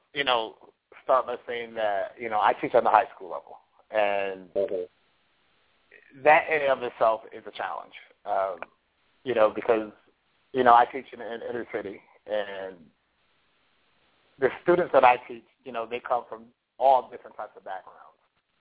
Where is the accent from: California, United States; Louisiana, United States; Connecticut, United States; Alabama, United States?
Connecticut, United States; New Haven; So, you know, I am originally from New Haven, and New Haven is one of the cities that has the highest income inequality.